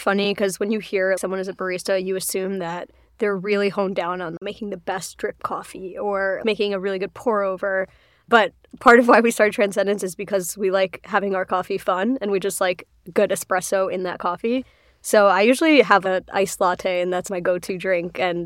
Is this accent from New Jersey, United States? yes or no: yes; New Jersey, United States; I grew up in Jersey, Central Jersey. I'm in a South Indian family. My parents immigrated from India.